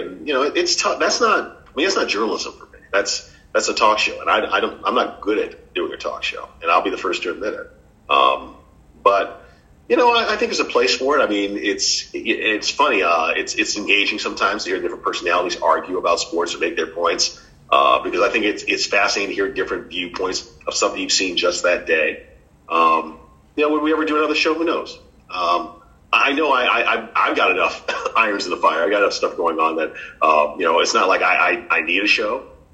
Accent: Connecticut, United States; I mean, I grew up in Connecticut, and I'm here to tell you, high school football was not a big deal.

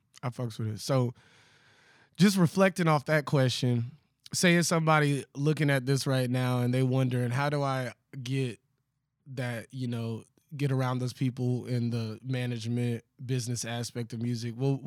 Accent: New Jersey, United States; now in Dallas, United States; I'm from Jersey.

